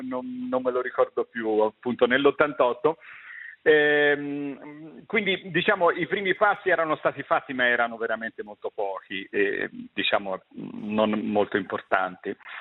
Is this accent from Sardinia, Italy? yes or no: no; Montevarchi, Tuscany, Italy; Che non sono di Arezzo, ma sono di Montevarchi.